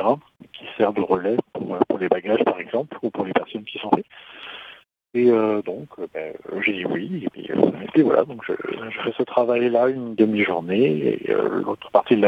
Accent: Île-de-France, France; Je viens de l'île de France. Moi, je suis originaire de l'île de France

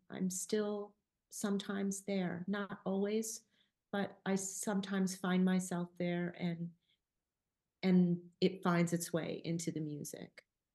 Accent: New York, United States; when I think about the lifestyle of growing up on Long Island and how that influenced me, I spent a lot of time in the woods, by the water, swimming, daydreaming, hanging out in trees

